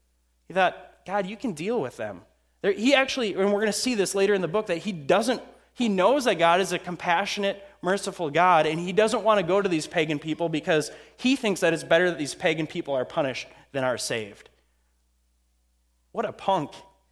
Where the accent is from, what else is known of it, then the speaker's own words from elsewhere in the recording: Grand Marais, Minnesota, United States; I'm from Grand Marais, Minnesota. How am I going to show up in Minneapolis and I don't know the culture?